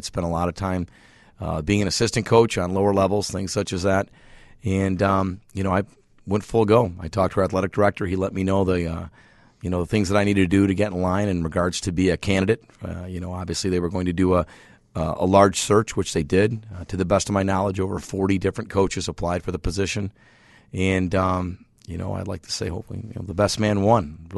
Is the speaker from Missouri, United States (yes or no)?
no; Alabama, United States; now in Chicago, United States; You would not believe that I was from Chicago if I got back into my Alabama roots.